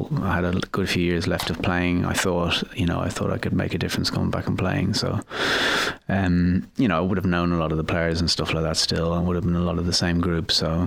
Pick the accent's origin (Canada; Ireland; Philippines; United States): Ireland; I had played for Ireland before, I'm Irish